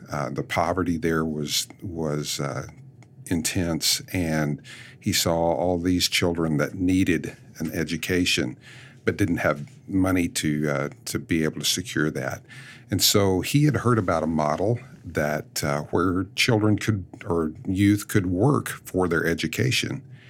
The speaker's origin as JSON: {"language": "English", "region": "Texas", "country": "United States", "tie": "born or raised there", "said": "Well, I grew up in the Texas Panhandle on our family farm there and would listen to James Dobson's broadcast while I was driving the tractor."}